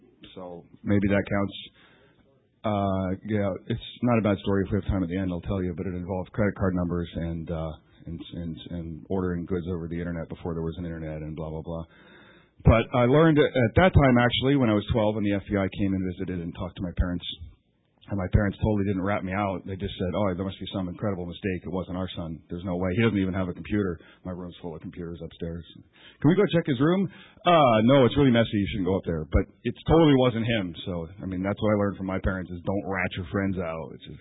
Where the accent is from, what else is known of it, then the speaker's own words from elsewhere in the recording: Washington, United States; But it doesn't count because I'm from Washington State, so it's like 8 o'clock.